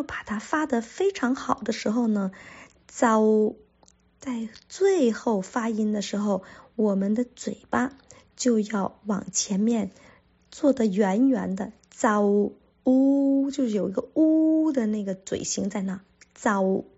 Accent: Guangdong, China; accent: Cantonese; 我们广东话的就是嘅

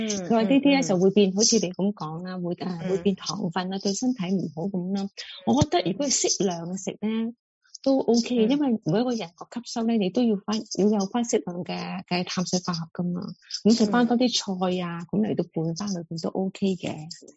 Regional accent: Guangdong, China; 如果我们广东人就喜欢，朋友饮茶都有个点心之一呢

